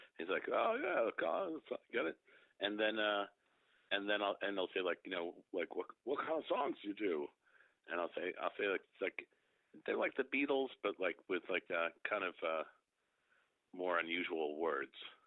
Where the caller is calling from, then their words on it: New York, United States; I'm in the Sullivan County in the Catskills, what was formerly known as the Borscht Belt, famous for the birthplace of stand-up comedy, I'm just about 5 minutes from Bethel, New York, where the Woodstock Festival happened.